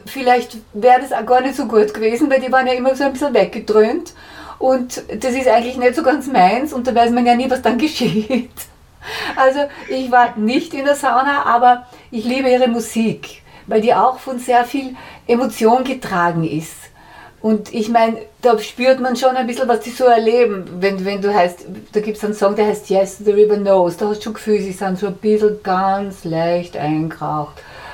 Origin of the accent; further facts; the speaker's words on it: Vienna, Austria; ich bin ein Kind der Stadt Wienerin seit 1943 bis zum Staatsvertrag.